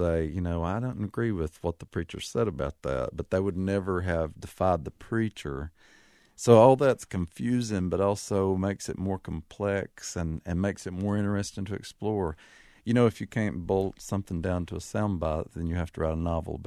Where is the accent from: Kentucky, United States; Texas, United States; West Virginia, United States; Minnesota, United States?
Kentucky, United States; at least where I'm from in Kentucky, every time I turn around